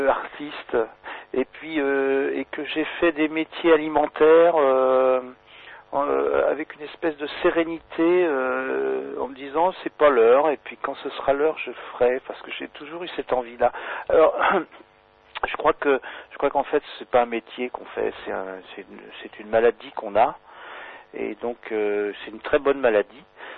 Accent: Mont-Saint-Aignan, Normandy, France; born there; je suis né à Mont-Saint-Aignan, près de Rouen, et je me retrouve un peu par hasard dans cette région.

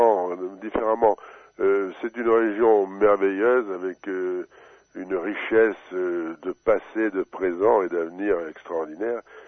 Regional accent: Cahors, Occitanie, France; vous savez que moi j'ai passé beaucoup de mon enfance à Cahors. J'ai toujours une maison à Cahors.

